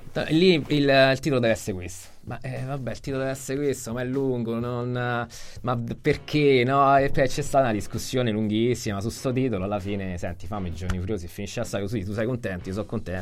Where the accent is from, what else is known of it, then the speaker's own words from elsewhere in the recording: Rome, Lazio, Italy; siamo romani.